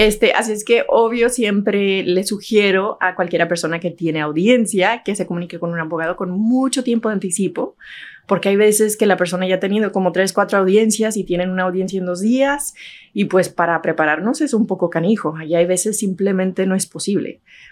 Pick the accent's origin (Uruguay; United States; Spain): United States; El Paso, Texas; Yo soy del Paso, Texas, que es una ciudad fronteriza.